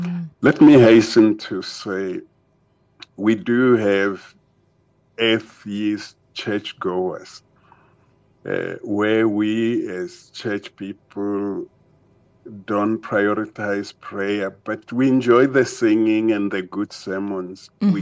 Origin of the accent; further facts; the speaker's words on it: Tzaneen, Limpopo, South Africa; I grew up in Tzaneen